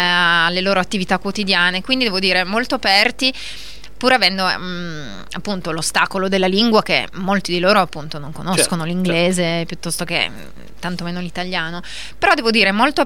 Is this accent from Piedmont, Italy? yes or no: yes; Piedmont, Italy; comunque siamo piemontesi